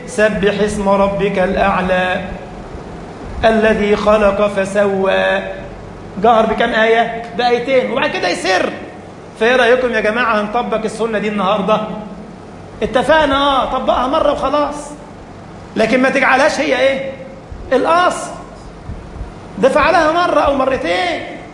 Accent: Egypt; البلوى دي بقت موجودة عندنا في مصر خاصة في رمضان.

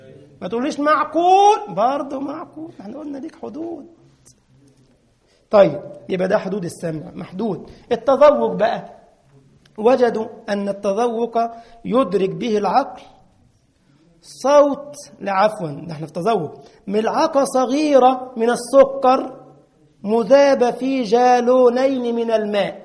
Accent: Egypt; بدون عندنا في مصر يعني من غير

